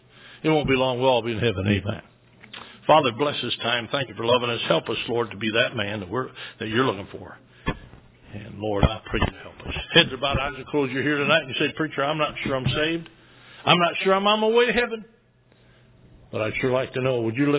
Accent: Michigan, United States; Just because we're from Michigan doesn't mean we got to go back to Michigan.

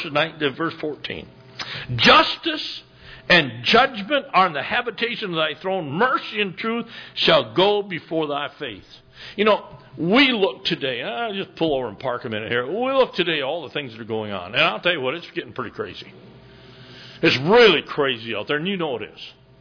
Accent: Michigan, United States; Now, I'm from Michigan.

